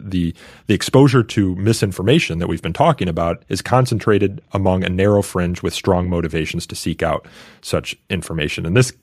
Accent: Midwest, United States; I didn't take the SAT because I'm from the Midwest.

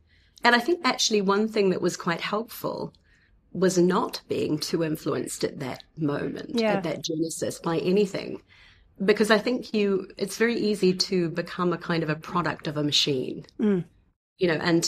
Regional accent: New Zealand; there was one scholarship that you could apply for almost in the whole world as a New Zealander.

